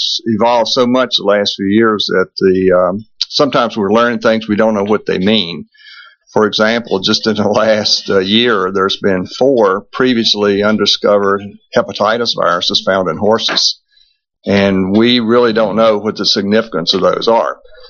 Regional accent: Virginia, United States; Yeah, no, I'm from Virginia, and you never lose this accent.

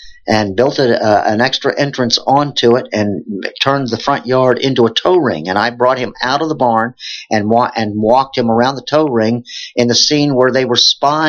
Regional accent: Pennsylvania, United States; now in Kentucky, United States; I hadn't been in Kentucky before, but because I grew up near Philadelphia, but I felt at home when I came here

